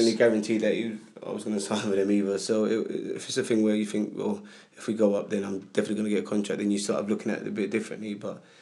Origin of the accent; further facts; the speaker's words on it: Hackney, London, United Kingdom; I grew up in Hackney and I was in Leighton myself